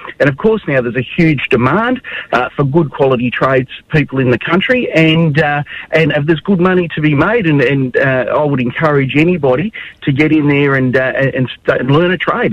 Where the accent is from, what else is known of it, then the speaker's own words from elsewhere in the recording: Victoria, Australia; I come from Victoria